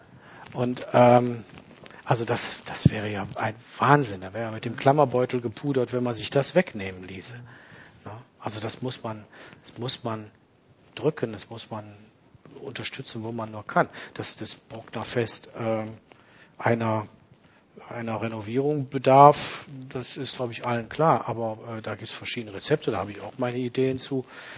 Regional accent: Düsseldorf, North Rhine-Westphalia, Germany; born there; ich bin in Düsseldorf geboren

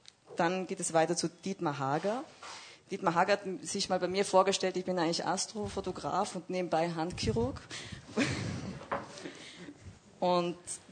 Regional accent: Tyrol, Austria; weil ich bin eigentlich auch aus Tirol, was man nicht mehr hört bei uns beiden.

